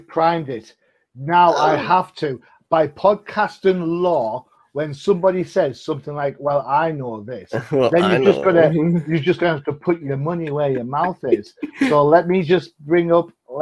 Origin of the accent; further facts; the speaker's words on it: England, United Kingdom; accent: English; It's either something in the... in the alphabet or something in my English accent, but whatever happens, it's just